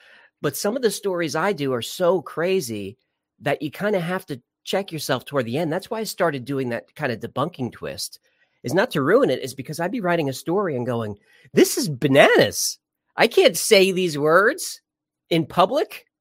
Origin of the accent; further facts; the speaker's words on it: New York, United States; also born or lived in Los Angeles; And it might be because I'm from New York and specifically spent most of my life on Long Island. So for a while, I lived in LA for about 15 years.